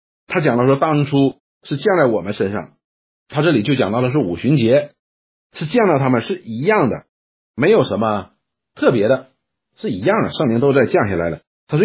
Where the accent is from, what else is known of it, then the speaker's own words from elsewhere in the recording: China; 用我们中国人的话说就是一五一十的把这件事情讲给他们听